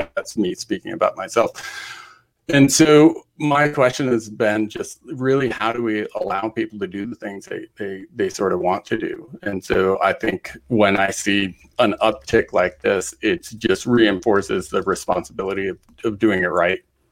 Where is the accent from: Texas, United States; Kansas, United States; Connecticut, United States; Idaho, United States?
Idaho, United States; And growing up in Idaho as a hunter, those are the conversations my dad and I had around the campfire as well.